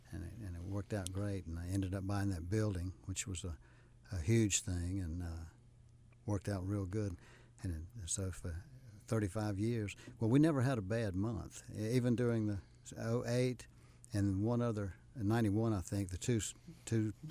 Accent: Rock Hill, South Carolina, United States; now in Charlotte, United States; I grew up in Rock Hill.

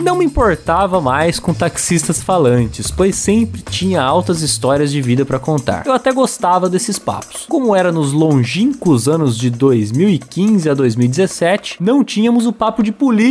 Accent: São Paulo, Brazil; sou de São Paulo e trabalho como desenvolvedor de sistemas

